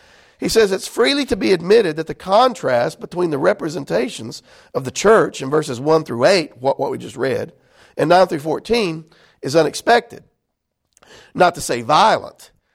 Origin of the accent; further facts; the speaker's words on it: Corinth, Mississippi, United States; And again, y'all, I was raised in Corinth, Mississippi.